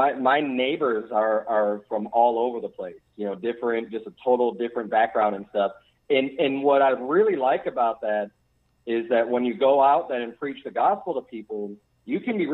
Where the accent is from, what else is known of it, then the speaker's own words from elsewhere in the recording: Chicago, Illinois, United States; I'm used to being in Chicago where, you know, growing up in Chicago, where there's still just a lot of segregation.